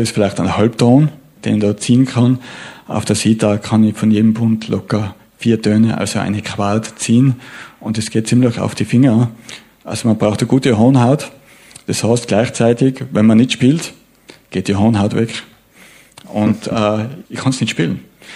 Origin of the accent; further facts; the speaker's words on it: Tyrol, Austria; wenn ich jetzt dem Veranstalter anbiete, ein Konzert für indisch-klassische Musik, habe ich als Tiroler fast keine Chance.